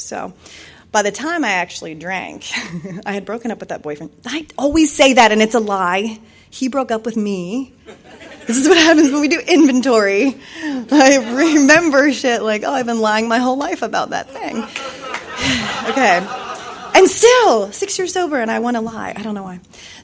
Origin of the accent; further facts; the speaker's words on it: Cincinnati, Ohio, United States; moved away; So anyway, I decided I needed to change, that if I left Ohio, which I'm from Cincinnati, woo-woo Ohio, the one Ohio person, if I left there, it would be okay.